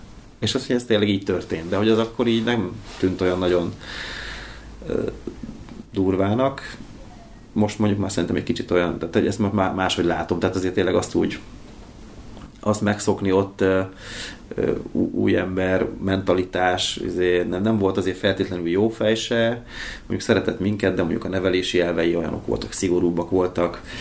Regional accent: Miskolc, Borsod-Abaúj-Zemplén, Hungary; moved away as an adult; now in Budapest, Hungary; És Miskolcon születtem. Ott nőttem fel. Igazából ...18 éves koromig voltam ott. Körülbelül. Aztán költöztem Budapestre. Azóta vagyok Budapesten. A miskolciságom azért mindig megvan, holott már alig járok oda.

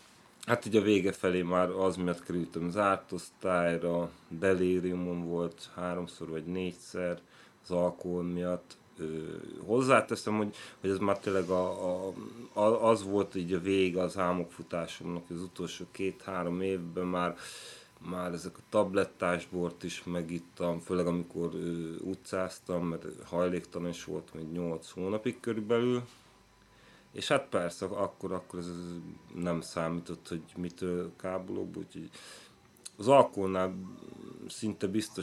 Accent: Székesfehérvár, Fejér, Hungary; born there; now in Budapest, Hungary; 36 éves, Székesfehérváron születtem, most már egy ideig Budapesten lakok.

